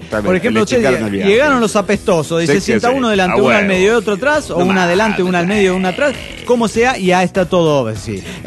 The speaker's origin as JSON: {"language": "Spanish", "town": "Cancún", "region": "Quintana Roo", "country": "Mexico", "said": "de Cancún, Quintana Roo."}